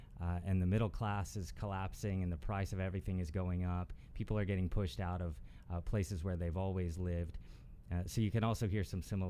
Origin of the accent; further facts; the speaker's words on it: Honolulu, Hawaii, United States; And I was born in Hawaii, born in the city of Honolulu, and grew up over the mountains from there.